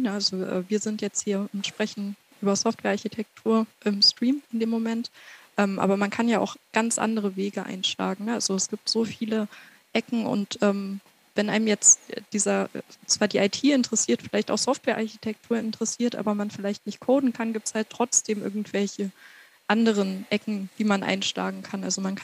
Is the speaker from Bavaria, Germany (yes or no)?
no; Göttingen, Lower Saxony, Germany; ich komme aus Göttingen, also ich habe in Göttingen Abi gemacht, auch die 13 Jahre, die der Eberhard noch gemacht hat, und Göttingen ist eine Universitätsstadt